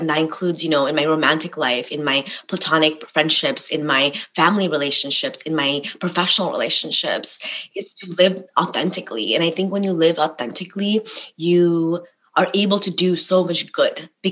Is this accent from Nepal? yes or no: yes; Nepal; I think that, you know, I like, you know, isn't any like Nepali family